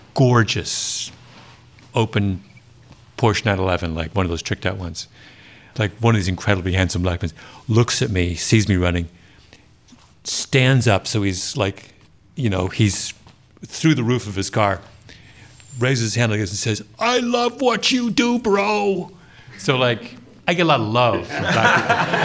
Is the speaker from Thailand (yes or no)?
no; Canada; Yes. Canada